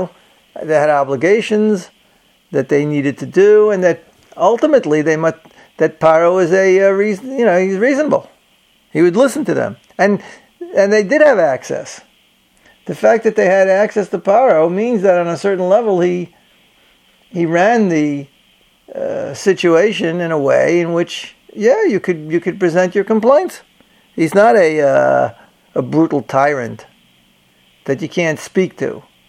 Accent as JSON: {"language": "English", "country": "United States", "said": "So that gives you a certain sense I'm an American."}